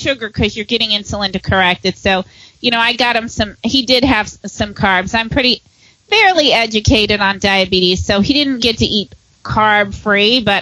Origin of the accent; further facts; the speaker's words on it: Florida, United States; You know, I'm from Florida originally, so Florida's definitely a state that's tougher to homeschool in than Michigan.